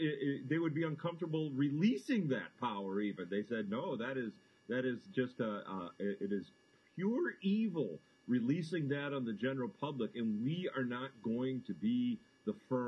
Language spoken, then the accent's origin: English; Michigan, United States; Because I grew up right near the Detroit River. So it's a big boating area.